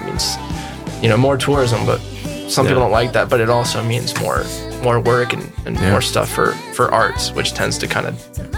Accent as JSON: {"language": "English", "region": "Ohio", "country": "United States", "said": "I'm from Ohio, so yeah. The spice levels are a little different there."}